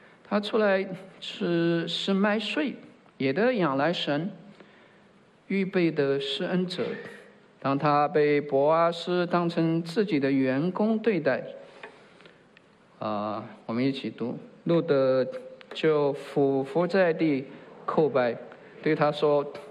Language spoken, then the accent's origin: Chinese; China; now in United States; 我们从中国来到美国，也是背井离乡的外国人，我们在这里也无亲无故